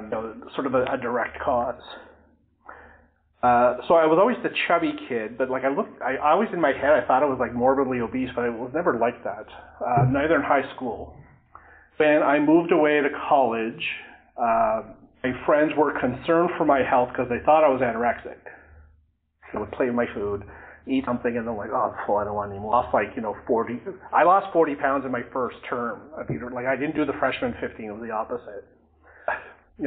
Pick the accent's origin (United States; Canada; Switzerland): Canada; Ottawa, Ontario; I'll mention I'm from Ottawa, Ontario.